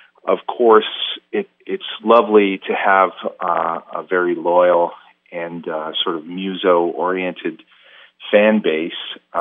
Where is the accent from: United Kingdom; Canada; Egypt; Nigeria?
Canada; now in United States; but I you know, being a Canadian living in the U.S., I always notice that people are saying Palo Alto or alto saxophone, and up here we say alto.